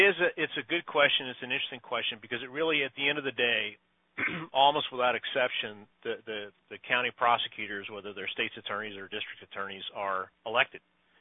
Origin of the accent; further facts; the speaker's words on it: California, United States; having, you know, been born and raised in California, I mean, for multiple governor elections in a row, the first issue of public debate was criminal justice and public safety